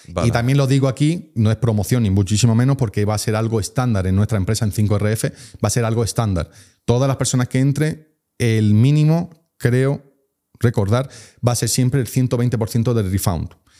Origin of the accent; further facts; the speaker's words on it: Spain; yo soy español y yo quiero que los hispanohablantes tengamos una comunidad real